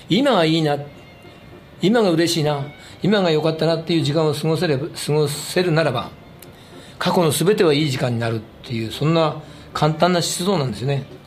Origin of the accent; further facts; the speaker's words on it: Tone, Ibaraki, Japan; 利根町、私のふるさと行ってきたんですけど、元中学校行きましてね